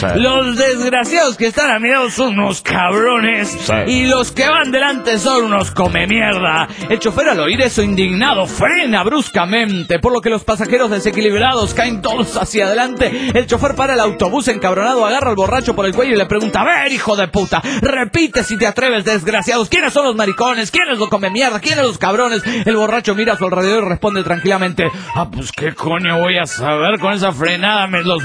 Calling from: Cochabamba, Bolivia; Soy juez de Cochabamba, Bolivia.

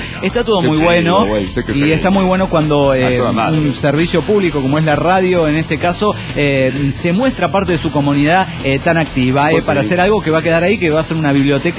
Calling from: Córdoba, Argentina; de Vialema C, Córdoba, Argentina.

